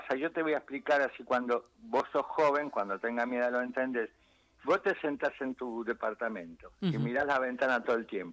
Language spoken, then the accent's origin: Spanish; Florence, Tuscany, Italy; now in Argentina; Yo vine de Italia en el 61. Nací en Florencia, Firenze.